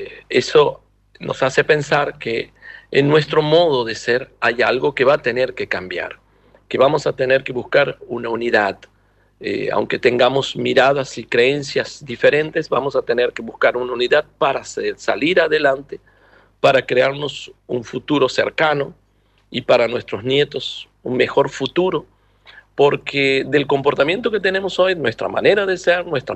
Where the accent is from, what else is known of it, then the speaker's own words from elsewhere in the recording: Canada; Yo soy canadiense también.